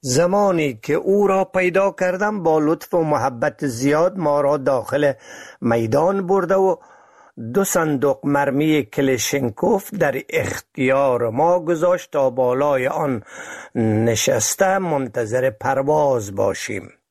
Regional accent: Maymana, Faryab, Afghanistan; born there; منم تصمیم گرفتم تا به زادگاهم در شهر میمنه برگردم.

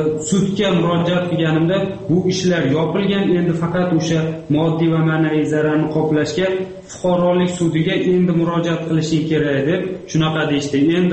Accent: Boytuman, Fergana Region, Uzbekistan; born there; Men Farg'ona viloyati Uchko'prik tumanida … Uchko'prik tumani Boytuman qishlog'ida tug'ilganman.

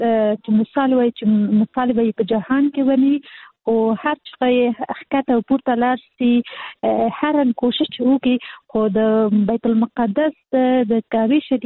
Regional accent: Kabul, Afghanistan; زه خاصه د کابل يم

